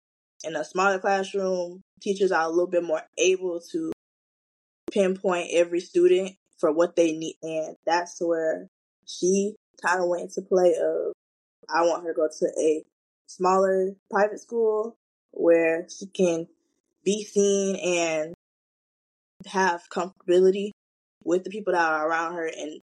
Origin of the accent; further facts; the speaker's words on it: Tampa, Florida, United States; born there; now in Jacksonville, United States; I was born in Tampa, Florida, where my mom went to college at USF. When I went to my checkup, I was diagnosed with type 1 diabetes, which brought me to Jacksonville, where I live with my mom.